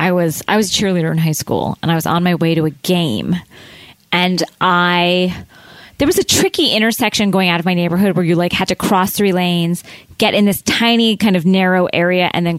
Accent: Florida, United States; I grew up in Florida, so most of the people driving next to you were 100 years old.

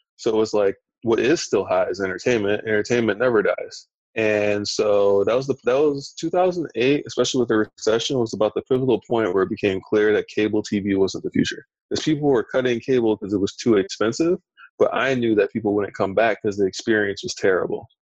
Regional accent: Lansing, Michigan, United States; I'm from Lansing, Michigan, Detroit, right? So I grew up in a car culture.

